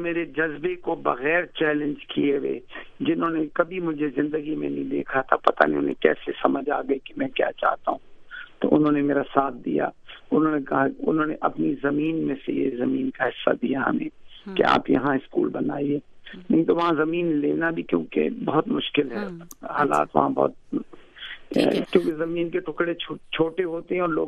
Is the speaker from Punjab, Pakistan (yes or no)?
no; Haripur, Khyber Pakhtunkhwa, Pakistan; born there; میں ویسے پیدائش تو ہری پور کی ہوں